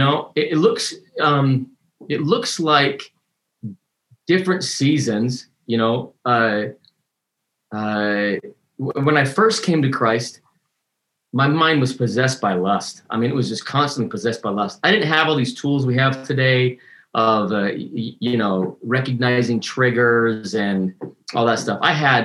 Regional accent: Salt Lake City, Utah, United States; I grew up in Salt Lake City, Utah. Less than 1% of the population is born again there.

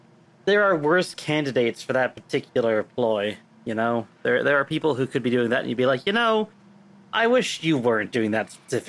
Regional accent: New England, United States; Granted, I grew up in New England, so, like, it's kind of harder to do when you're, like, in elementary school and middle school

